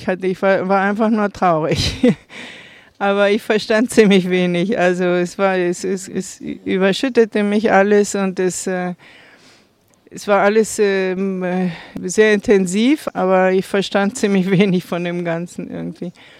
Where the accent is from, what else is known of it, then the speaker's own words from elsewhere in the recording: Argentina; ich bin in Argentinien aufgewachsen und ich wollte Argentinier kennenlernen.